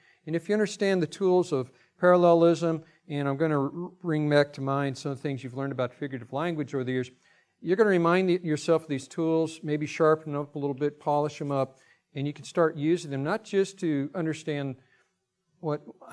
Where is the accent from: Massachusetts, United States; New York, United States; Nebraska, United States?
Nebraska, United States; I grew up in Nebraska. I like wide open spaces, but oceans make me very nervous